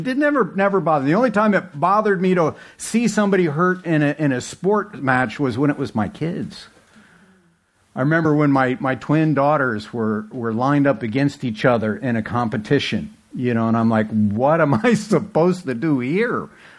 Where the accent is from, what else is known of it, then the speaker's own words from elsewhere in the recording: New Jersey, United States; You're going to find out that I am from New Jersey, and I can talk faster than you think.